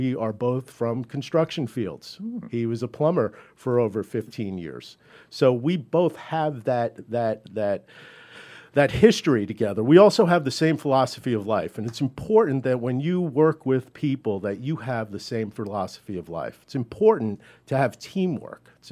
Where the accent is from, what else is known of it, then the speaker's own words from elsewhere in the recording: New York, United States; also born or lived in Queens; I'm from New York. I was born in Queens, moved out to the East End of Long Island at an early age